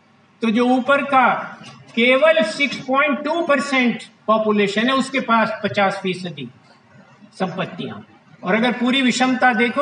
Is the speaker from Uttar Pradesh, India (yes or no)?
yes; Uttar Pradesh, India; उत्तर प्रदेश मेरा गांव है